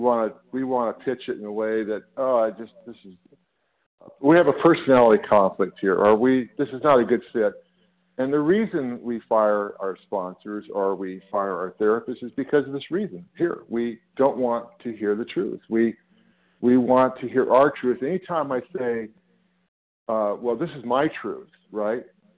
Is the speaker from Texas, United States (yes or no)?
no; California, United States; I'm from California.